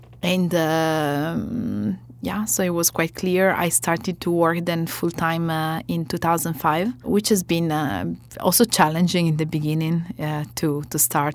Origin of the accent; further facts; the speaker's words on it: Castiglione Falletto, Piedmont, Italy; I come from Castiglione Falletto, where the winery is located, and it's 500 people.